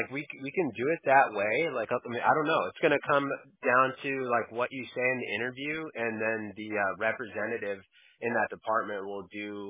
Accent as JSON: {"language": "English", "region": "California", "country": "United States", "said": "I'm from Cali, so I have to stop myself from saying dude and bro a lot of the time."}